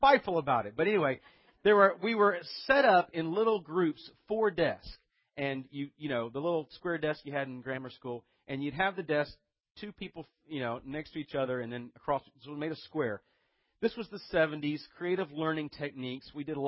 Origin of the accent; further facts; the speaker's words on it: Snellville, Georgia, United States; also born or lived in Atlanta; I was born in Atlanta. But I grew up out in the suburbs in a place called Snellville.